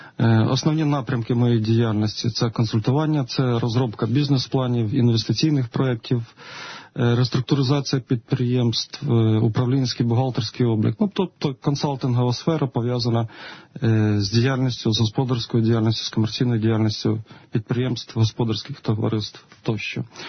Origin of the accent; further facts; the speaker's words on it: Lubar, Zhytomyr Oblast, Ukraine; also born or lived in Volodarsk-Volynskyi; народився в 69-му році на Житомирщині, в селищі Любар, Любарського району. Життя склалося так, що жив трошки в Любарі в дитинстві, потім в Володарськ-Волинську. З 4 класу почав навчатися в місті Житомирі